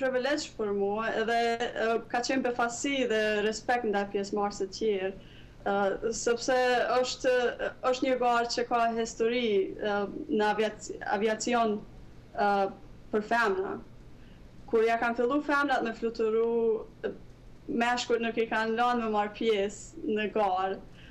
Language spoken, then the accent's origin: Albanian; Kosovo; nuk e kanë besu që unë jam marrë prej Kosovës